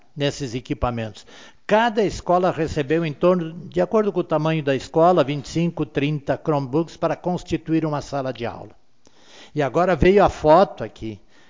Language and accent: Portuguese; Arroio do Meio, Rio Grande do Sul, Brazil; nós vamos ter orgulho cada vez maior de poder dizer: eu sou de Arroio do Meio